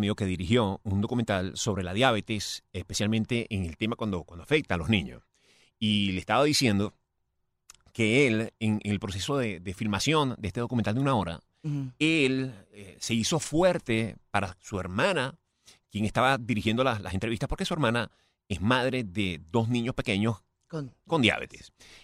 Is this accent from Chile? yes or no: no; Venezuela; moved away; yo vine de Venezuela hace 5 años